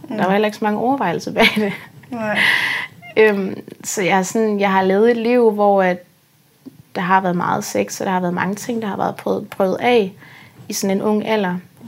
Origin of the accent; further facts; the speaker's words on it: Odense, Region of Southern Denmark, Denmark; Mm. Jeg er 21 år. Kommer fra Odense.